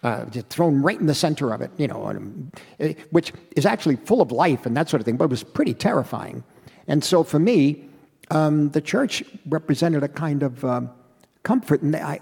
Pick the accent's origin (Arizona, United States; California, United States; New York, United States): New York, United States; Queens; I was born in 42 in Queens, New York.